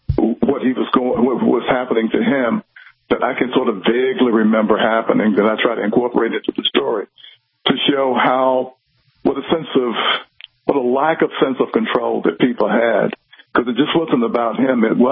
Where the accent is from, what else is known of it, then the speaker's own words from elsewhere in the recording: South Carolina, United States; an actual incident that occurred in my hometown in South Carolina when I was a very young boy